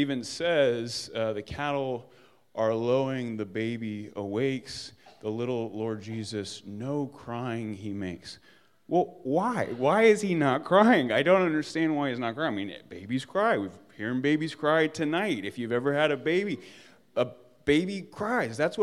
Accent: New York, United States; New York is the snobbiest place on earth. And I say that as a New Yorker, you know, I mean, I'm as guilty as everybody else.

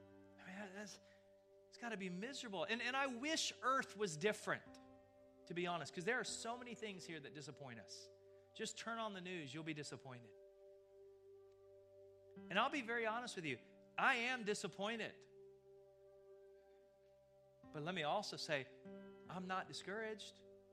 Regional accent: United States; And this is difficult, especially for us Americans. Because as an American, we already live with unrealistic expectations.

